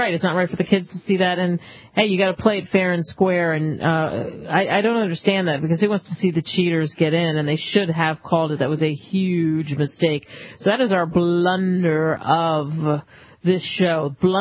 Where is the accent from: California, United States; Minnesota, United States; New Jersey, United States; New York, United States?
New Jersey, United States; In 1789, New Jersey became the first state to ratify the Bill of Rights. My home state, how about that?